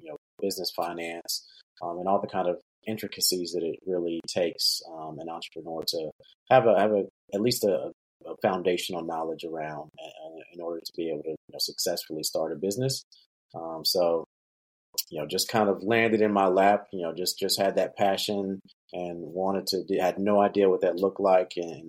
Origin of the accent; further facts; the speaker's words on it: Asheville, North Carolina, United States; But coming back to my hometown here in Asheville, I didn't see that.